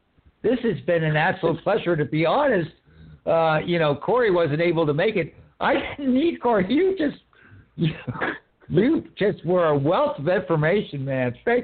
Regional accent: Pittsburgh, Pennsylvania, United States; And of course, I grew up in Pittsburgh, so, you know, George Romero is a god.

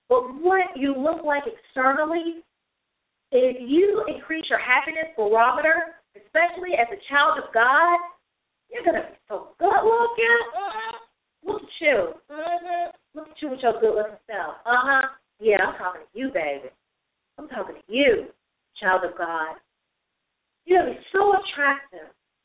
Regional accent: the South, United States; You know, I'm from the South, but sometimes we just roll, stress up the word.

